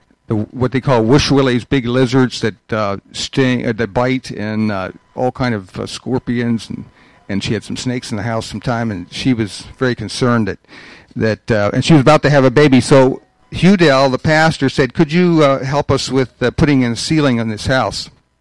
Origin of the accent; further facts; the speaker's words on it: Ohio, United States; it's where I met my wife from Lancaster. I was from Ohio. She's from here.